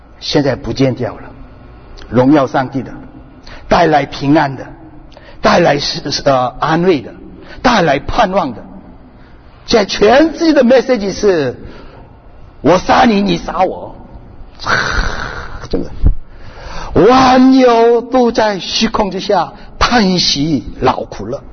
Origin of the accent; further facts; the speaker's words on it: China; 我们中国人拜龙啊，拜蛇